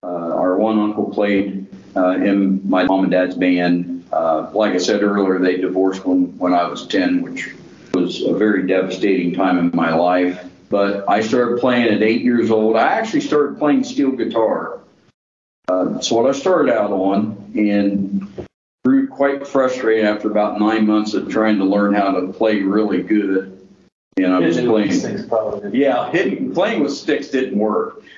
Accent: Logan, Ohio, United States; born there; now in Lancaster, United States; And I was born in Logan as well. The Haakon Hills, as most people from the outside would know it, and currently reside in Lancaster as well.

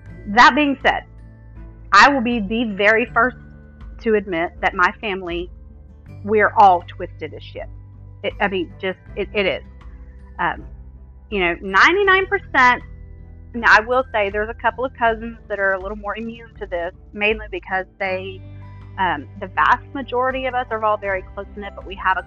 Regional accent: Southern United States, United States; accent: southern; I am from the United States. More specifically, from the southern United States. I'm very aware that I have an accent, and I'm also aware that the thickness of the drawl of my southern accent, it swings wildly from day to day.

